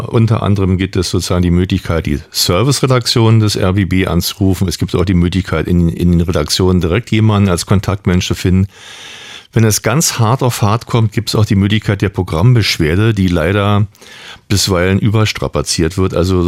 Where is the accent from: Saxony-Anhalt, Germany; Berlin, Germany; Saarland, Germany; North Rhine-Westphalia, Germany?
Berlin, Germany; Also ich bin geborener Westberliner, wobei ich immer Berliner war und bin und mich nie mit diesem West-Ost habe abfinden können.